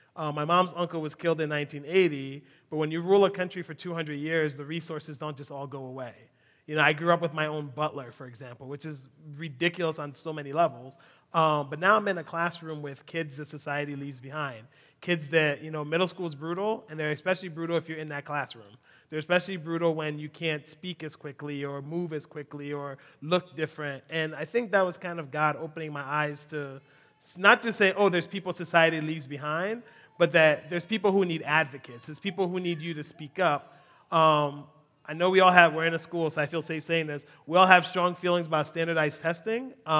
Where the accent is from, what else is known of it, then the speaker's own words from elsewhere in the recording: Philadelphia, Pennsylvania, United States; I grew up in Southwest Philly, and there was no white people around.